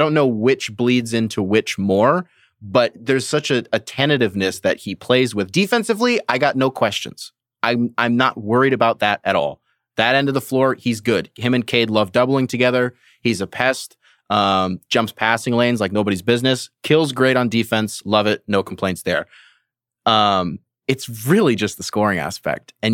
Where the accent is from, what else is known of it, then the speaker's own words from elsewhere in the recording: Michigan, United States; I'm from Michigan. So he played in my backyard.